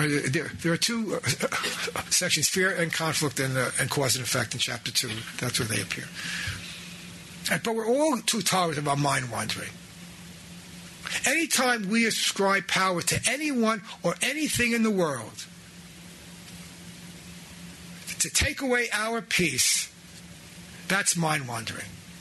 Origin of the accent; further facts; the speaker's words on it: Brooklyn, New York, United States; Now, I grew up in Brooklyn, so I know about that. That's when they were still the Brooklyn Dodgers.